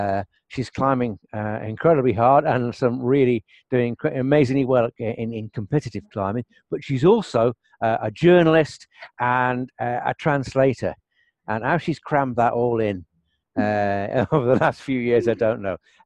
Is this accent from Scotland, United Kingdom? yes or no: no; North West England, United Kingdom; I come from Merseyside.